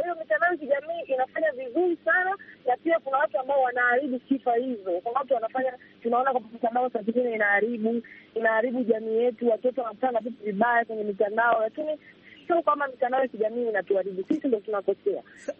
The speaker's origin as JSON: {"language": "Swahili", "region": "Dar es Salaam", "country": "Tanzania", "said": "kwetu ni Dar es Salaam."}